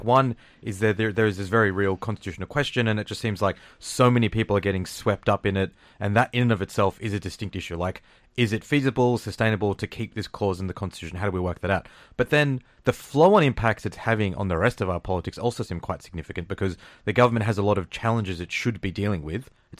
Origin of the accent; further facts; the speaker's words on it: Australia; Of course I'm an Australian.